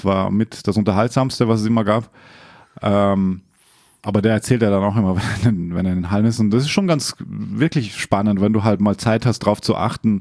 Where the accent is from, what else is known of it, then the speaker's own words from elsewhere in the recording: Austria; In meiner Heimat ist das riesig.